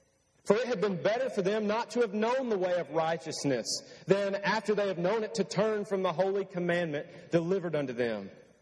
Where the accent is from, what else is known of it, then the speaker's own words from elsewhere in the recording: Alabama, United States; Romans 8 and verse 18 says, and I like this because I'm from Alabama